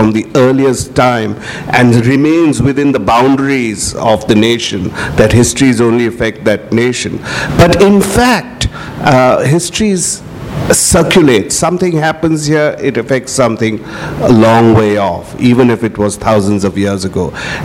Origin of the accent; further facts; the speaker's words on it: Assam, India; And I am originally from Assam. It's the Brahmaputra Valley.